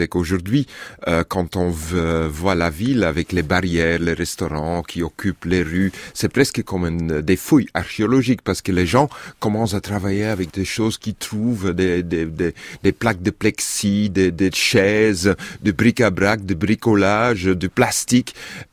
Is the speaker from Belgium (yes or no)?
yes; Flanders, Belgium; Je suis belge, je suis flamand